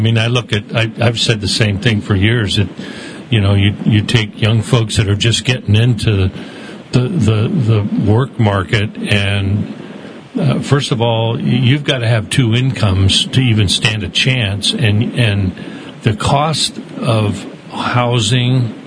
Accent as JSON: {"language": "English", "region": "California", "country": "United States", "said": "Yeah, I'm from here."}